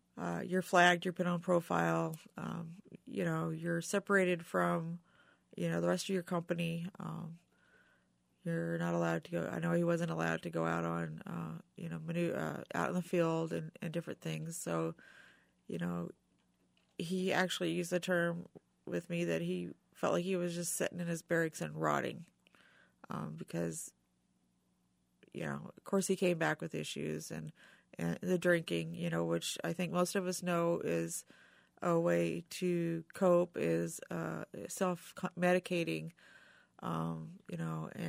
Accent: United States; I'm patriotic. I'm an American. I'm pro-troop.

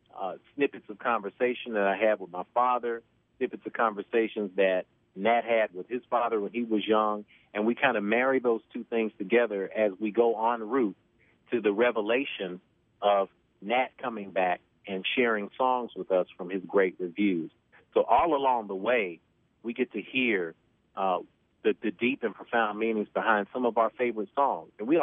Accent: Nashville, Tennessee, United States; I grew up in Nashville, Tennessee. I'm a homegrown Southern guy. And grew up with three kids in the house, working class family in South Nashville.

